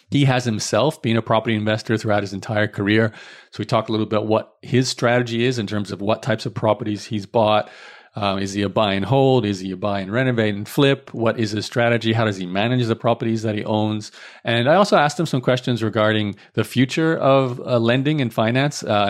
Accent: Australia; now in Canada; I came to Canada from Australia. I have a passport for both countries, but I have no tax record here in Canada.

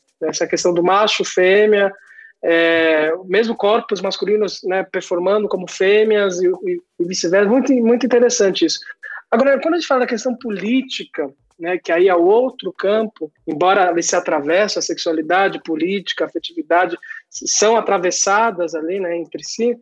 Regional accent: Santos, São Paulo, Brazil; Para mim, na minha adolescência, eu sou de Santos

